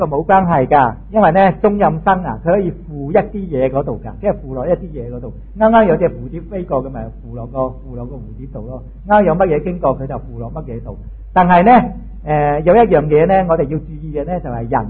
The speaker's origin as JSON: {"language": "Cantonese", "country": "China", "said": "這個呢係我哋中國人嘅禁忌"}